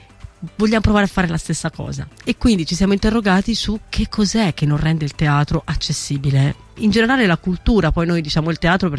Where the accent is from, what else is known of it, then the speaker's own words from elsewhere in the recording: Umbria, Italy; io sono umbra e quindi facevo tutte le sagre con la mia compagnia